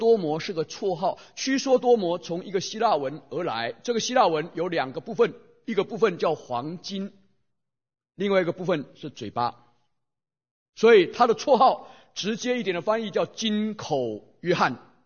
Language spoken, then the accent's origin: Chinese; Taiwan; accent: Taiwanese Mandarin; 我是一个台湾出生在乡下长大的一个孩子，当我进入到都市去读书的时候，我是满口的台湾国语啊，我可能讲台湾国语不输给阿扁的啊，到现在你要让我讲我还能讲